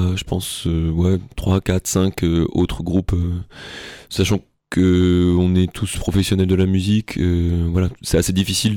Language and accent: French; Nouvelle-Aquitaine, France; born there; now in Tours, France; Moi, je suis creusois de naissance, mais je suis à Tours depuis 15 ans.